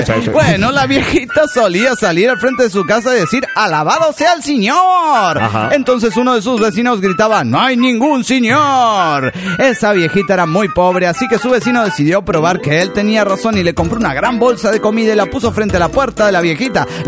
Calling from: Morelia, Michoacán, Mexico; Vengo desde Morelia, Michoacán, paisanos, para decir lo siguiente.

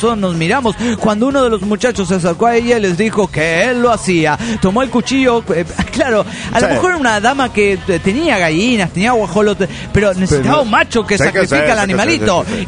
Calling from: Delta, Colorado, United States; de Delta, Colorado.

